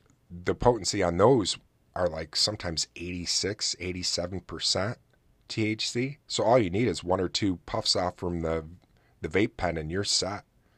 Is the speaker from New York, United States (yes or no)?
yes; New York, United States; And I'm like, but I'm from New York.